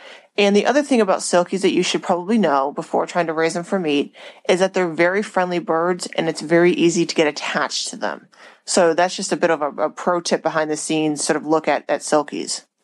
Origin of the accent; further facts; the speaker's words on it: United States; I grew up in America.